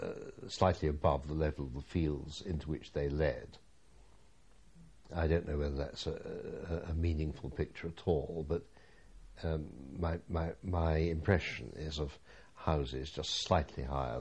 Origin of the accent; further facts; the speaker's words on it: East Midlands, United Kingdom; I was brought up in Lincolnshire, and although I was in North Lincolnshire, I knew people in the Fens and went there